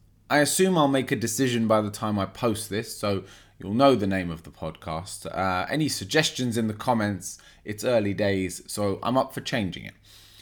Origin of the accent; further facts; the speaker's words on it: England, United Kingdom; I'm from England. … It's a Turkish name